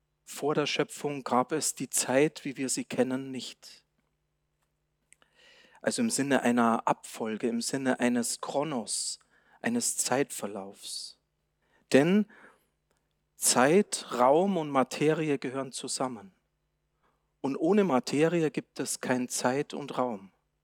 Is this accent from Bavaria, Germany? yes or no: yes; Bavaria, Germany; Aber als Bayer darf ich das auch so ähnlich.